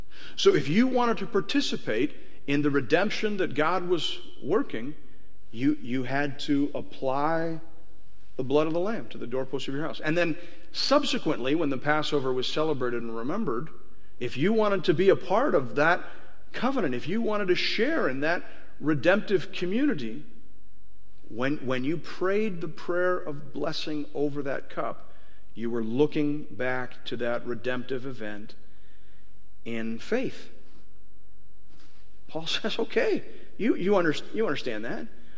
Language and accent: English; Canada; Can I just speak as a Canadian for just a second in our context?